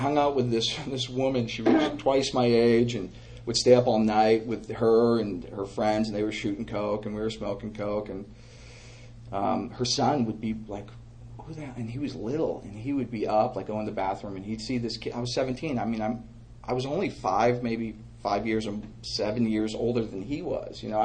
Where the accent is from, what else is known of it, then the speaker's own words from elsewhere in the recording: Portland, Maine, United States; I'm from Portland, Maine. New York City's not that far from there.